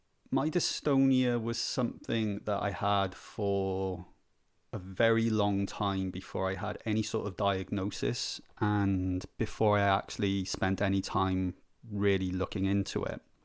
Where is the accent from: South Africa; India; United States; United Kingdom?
United Kingdom; Wales; now in Belfast, United Kingdom; So I'm originally from South Wales, and I'm now living in Belfast, Northern Ireland.